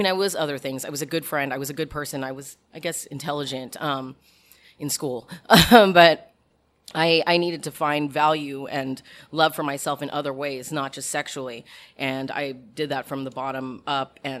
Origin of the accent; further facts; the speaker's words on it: Philippines; And the fact that I'm Filipino and I sing and we're born with a mic in our hands.